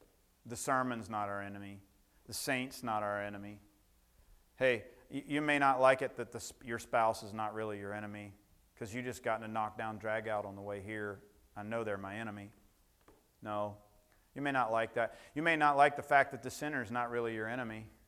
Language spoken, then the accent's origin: English; Ohio, United States; I know that's not good English, and I'm from Ohio.